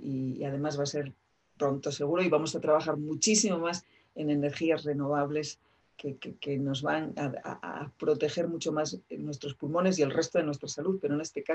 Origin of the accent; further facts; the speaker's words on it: Asturias, Spain; yo soy asturiana y entonces crecí oyendo muchas historias de mineros